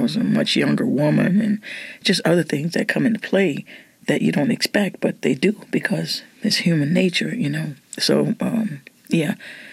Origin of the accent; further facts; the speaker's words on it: New Orleans, Louisiana, United States; I grew up in the Treme, and, yeah, a lot of people are familiar with that neighborhood because of the TV series, and I grew up in the house that I was christened in, actually.